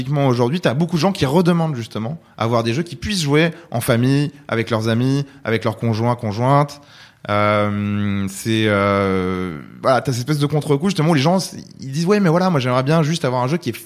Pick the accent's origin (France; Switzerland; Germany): France; moved away as an adult; à 19 ans, je suis parti de la maison pour aller à Rouen. Et puis, à 20 ans, je suis parti de France pour aller en Californie pendant un an.